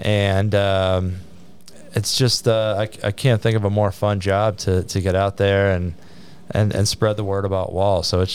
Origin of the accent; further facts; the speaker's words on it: Cleveland, Ohio, United States; Of course, I'm from Cleveland, so that was a big moment in 2016.